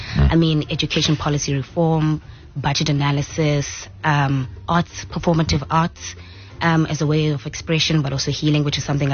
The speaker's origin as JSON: {"language": "English", "country": "South Africa", "said": "I think it's an important aspect of my identity as a South African woman in general"}